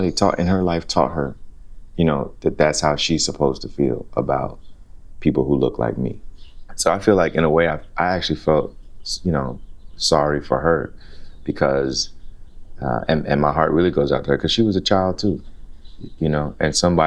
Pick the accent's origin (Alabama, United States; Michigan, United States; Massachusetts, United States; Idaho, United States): Alabama, United States; I think, you know, also I grew up in the South in Alabama and in like an all Black neighborhood